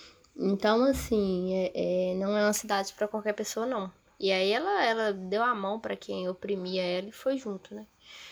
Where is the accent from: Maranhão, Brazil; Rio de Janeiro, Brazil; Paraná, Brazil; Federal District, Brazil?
Paraná, Brazil; Curitiba; born there; eu que infelizmente nasci em Curitiba.